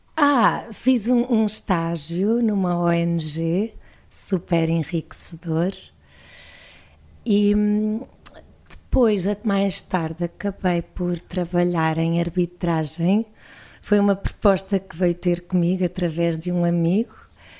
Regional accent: Portugal; não é à toa que eu sou portuguesa

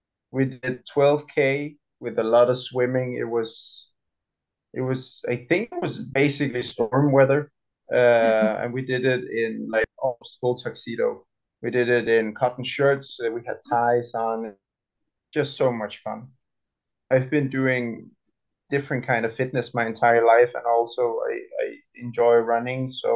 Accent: Denmark; English is a second language; I'm 28. I'm from Denmark.

